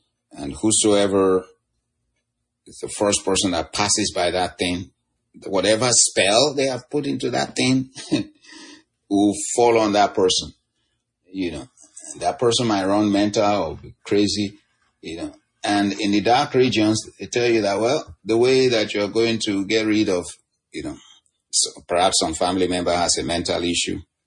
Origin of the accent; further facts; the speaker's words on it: Nigeria; Like when I was growing up, my home country, Nigeria, you know, people were under bondage, the fear of these things.